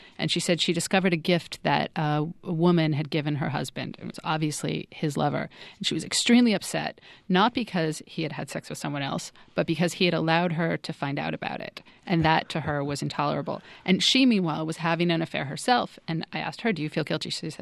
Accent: United States; for me as an American, the most foreign place that I visited.

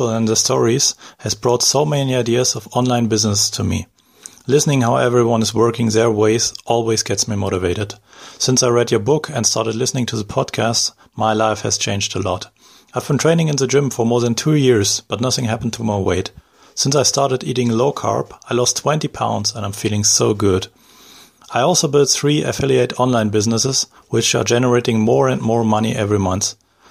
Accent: Germany; English is a second language; I was born in Germany and I still live here.

